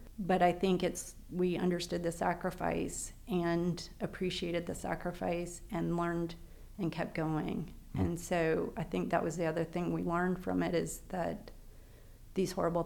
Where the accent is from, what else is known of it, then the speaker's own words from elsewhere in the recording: Florida, United States; because I grew up in Brevard County, did not have as many people as yeah. it does now